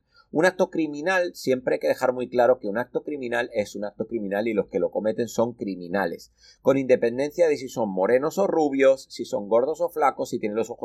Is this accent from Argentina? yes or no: no; Spain; yo soy español.